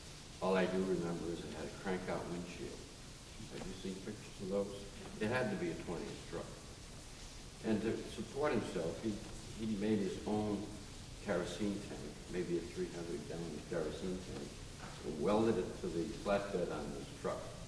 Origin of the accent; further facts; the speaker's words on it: Rhode Island, United States; I grew up in Rhode Island. My father ran the state farm, which supplied the food for all the state institutions, from prisons to the state house of representatives. And we were a very rural family.